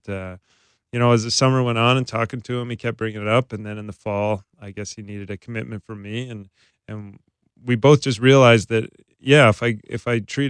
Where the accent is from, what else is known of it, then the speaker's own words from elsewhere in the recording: Canada; there isn't as many Canadian professional baseball players as there would be from other countries, so that probably adds into the me being on the four rosters